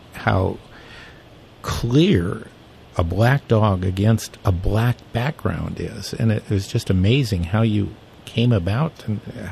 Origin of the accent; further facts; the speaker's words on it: North Hollywood, California, United States; I'm from Los Angeles area, North Hollywood, California, and went to college in San Diego